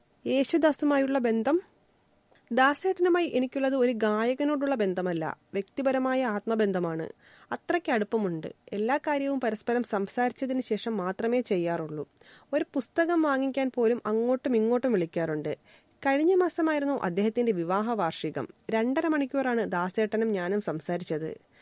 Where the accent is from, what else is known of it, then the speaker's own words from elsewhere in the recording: Palakkad, Kerala, India; കൊട്ടും പാട്ടും താളവും ഞങ്ങൾ പാലക്കാടുകാരുടെ സ്വന്തമാണ്. സംഗീതത്തിന്റെ വിളനിലമാണ് എന്റെ ഗ്രാമം. പാരമ്പര്യമുള്ള മണ്ണിൽ പിറക്കാൻ കഴിഞ്ഞത് എന്റെ ഭാഗ്യം.